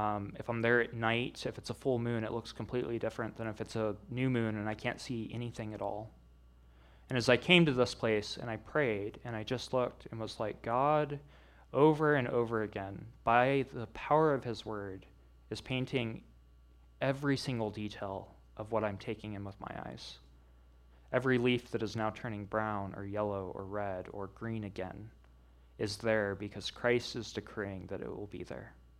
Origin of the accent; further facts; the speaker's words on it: Missouri, United States; was back in my home state of Missouri.